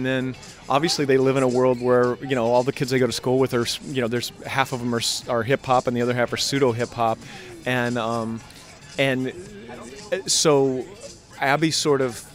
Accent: Midwest, United States; the Midwestern thing is because I'm from the Midwest.

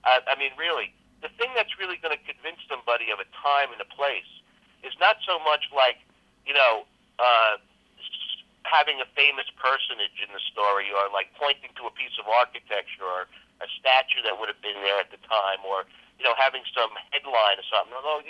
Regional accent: New York, United States; accent: Long Island; not this voice I'm speaking to in my Long Island accent

